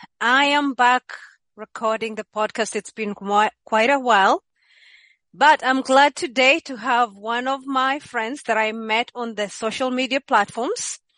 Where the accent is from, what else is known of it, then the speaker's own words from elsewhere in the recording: Kenya; now in United States; I come from Kenya and we used to have the same problem. That's why I migrated to the States, because these issues happen a lot.